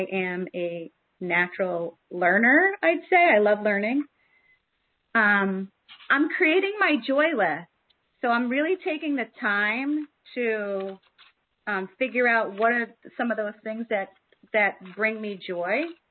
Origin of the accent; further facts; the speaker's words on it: Berlin, Connecticut, United States; I am from Berlin, Connecticut. I'm in the U.S.